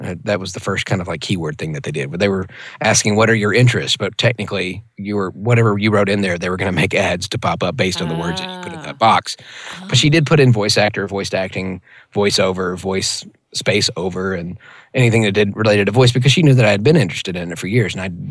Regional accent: Memphis, Tennessee, United States; So when people find out that I am from Memphis, they're like, what? No, you're not. You don't sound anything like somebody from the South.

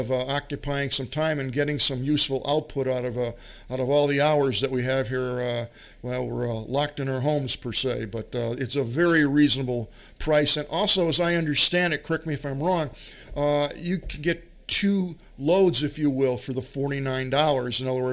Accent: Boston, Massachusetts, United States; I did meet Dr. Land many years ago because I'm from Boston, and that was a real thrill.

